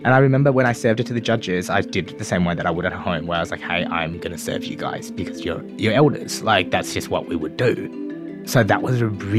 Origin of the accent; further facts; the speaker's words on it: Springvale, Victoria, Australia; I grew up in Springvale. It's an area that's full of Vietnamese people, so there was a lot of people like me around that area, so I thought this was normal life.